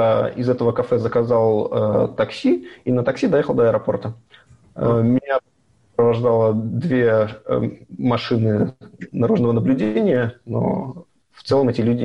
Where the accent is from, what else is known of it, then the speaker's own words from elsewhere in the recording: Minsk, Belarus; мой одногруппник, тоже из Минска